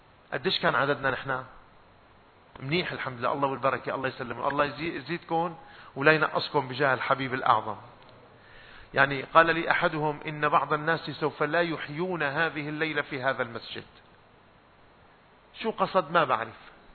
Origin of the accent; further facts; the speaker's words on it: Damascus Governorate, Syria; نعم أنا شامي